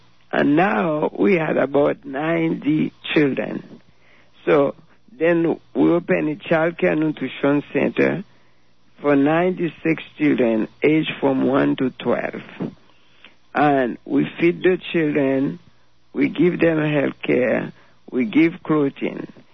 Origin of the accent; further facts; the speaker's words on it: Las Caobas, Centre, Haiti; I'm from Las Caobas. It's a small town, about 40 miles from Port-au-Prince, but it takes about 3 hours to get there due to the condition of the road.